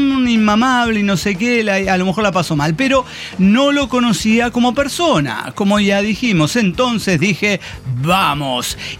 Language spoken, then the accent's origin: Spanish; Mexico City, Mexico; Pero en Ciudad de México sí, porque hay amplitud térmica todo el año, podemos disfrazarnos de lo que querramos. Además, somos chilangos.